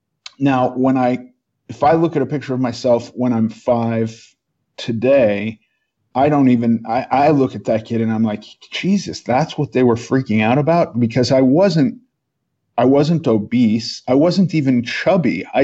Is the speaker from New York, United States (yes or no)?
yes; New York, United States; born there; I was born in New York. in the 70s.